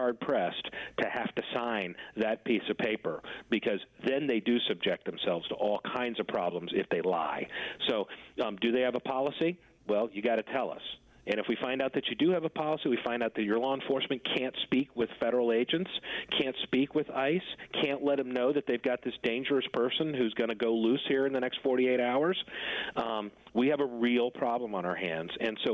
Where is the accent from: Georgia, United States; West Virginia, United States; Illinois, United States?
Georgia, United States; like my home state here in Georgia